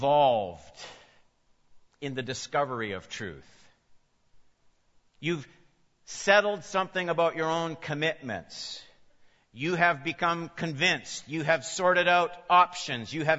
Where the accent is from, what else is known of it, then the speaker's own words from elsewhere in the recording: Saskatoon, Saskatchewan, Canada; I grew up out west in Saskatoon, Saskatchewan